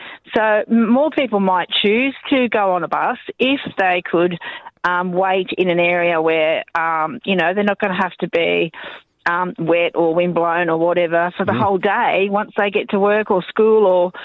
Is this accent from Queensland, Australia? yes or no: no; Margate, Tasmania, Australia; I'm from Margate